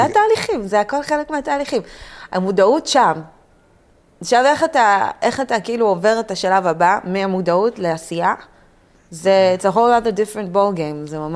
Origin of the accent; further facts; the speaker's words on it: Netanya, Central District, Israel; אני באה מנתניה, אני כאילו, אני למדתי מגיל צעיר להיות מאוד קשוחה.